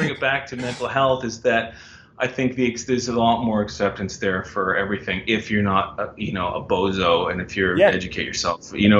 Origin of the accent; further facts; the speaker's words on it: Cole Harbour, Nova Scotia, Canada; I mean, I'm a dude from Cole Harbour in a rock and roll band